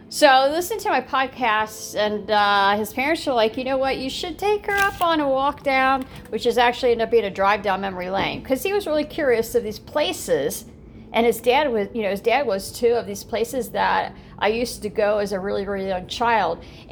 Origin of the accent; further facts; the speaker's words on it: Ohio, United States; Where I used to, where I grew up at, where I grew up in Ohio, and in the memory lane of where, places I used to go